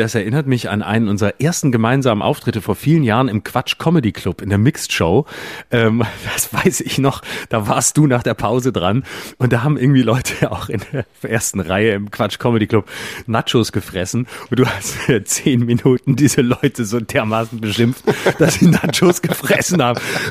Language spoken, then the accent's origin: German; Baden-Württemberg, Germany; aus meiner Heimat, aus Schopfheim und aus Backnang und aus Bietigheim.